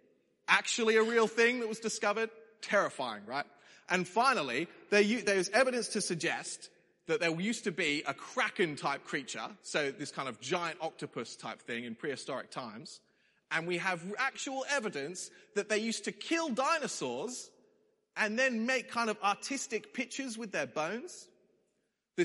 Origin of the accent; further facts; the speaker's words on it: Australia; if growing up on Australian beaches is anything to go by, English people seem to be fairly scared of the sea.